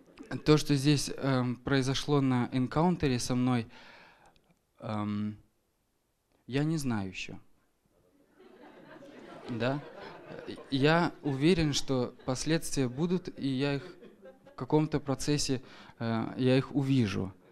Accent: Germany; Russian is a second language; «Окей, вообще-то, как немец, как логически думающий человек, я всегда думал, что это что-то нечисто, что-то не то».

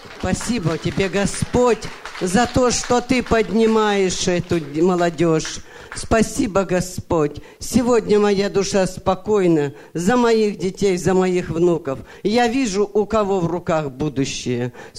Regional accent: London, United Kingdom; я из Лондона.

